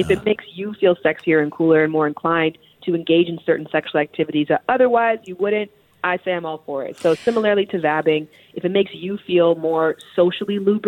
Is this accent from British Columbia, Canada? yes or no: no; Toronto, Ontario, Canada; I'm from Toronto, Canada. So I've never heard in my life that my accent is incredible.